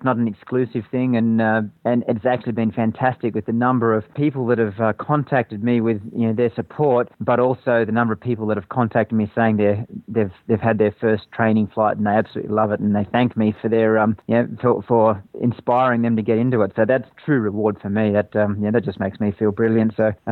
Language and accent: English; Australia; I'm very passionate about being Australian and the history Australia has in aviation.